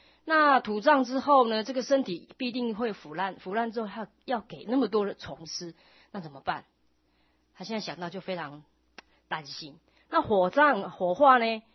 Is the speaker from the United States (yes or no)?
no; China; 尤其我们中国人又是啊这个好真理之邦啊，对于这个葬礼更是啊主张厚葬